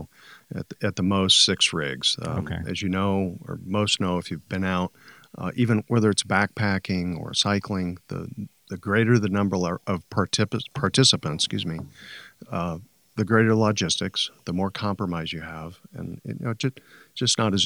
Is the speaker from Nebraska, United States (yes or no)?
yes; Omaha, Nebraska, United States; moved away as an adult; now in Reno, United States; Originally from Omaha, Nebraska. Okay. Moved here in 1996.